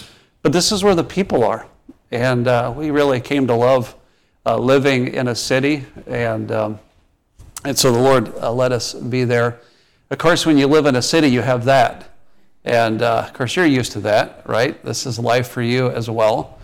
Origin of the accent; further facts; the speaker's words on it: Midwest, United States; also born or lived in Indiana; Growing up, I grew up in the Midwest. Part of my time was in like Indiana, and seafood was like fish sticks.